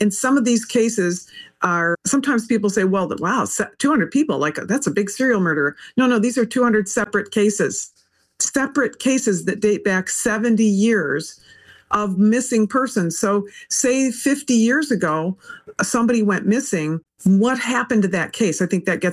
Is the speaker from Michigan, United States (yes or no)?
yes; Detroit, Michigan, United States; This is important to me because I was born in Detroit. Detroit's my hometown.